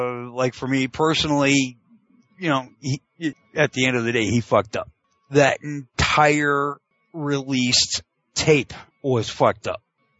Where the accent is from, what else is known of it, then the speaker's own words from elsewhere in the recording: Canada; it's never made sense to me as a Canadian. It's just not the thing up here the way it is down in the States.